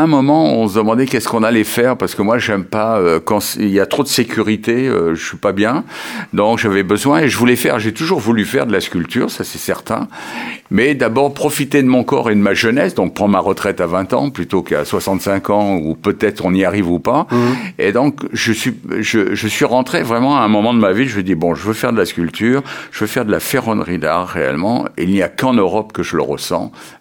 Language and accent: French; Paris, Île-de-France, France; also born or lived in Bordeaux / Escource; Je suis né à Bordeaux, j'ai jamais vécu à Bordeaux. J'ai mes 4 premières années dans les Landes, à Escourse. Et ensuite, mon père qui était ébéniste est monté à Paris pour travailler sur quelque chose de plus intéressant que le pelage des pins. Et j'ai vécu donc toute ma jeunesse à Paris, jusqu'à 22 ans